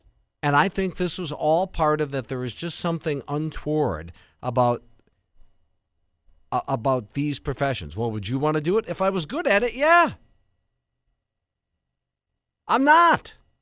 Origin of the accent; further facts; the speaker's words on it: Coleman, Wisconsin, United States; when it was bought by Chrysler in my hometown of Coleman, one of my sisters went to NWTC for corrections.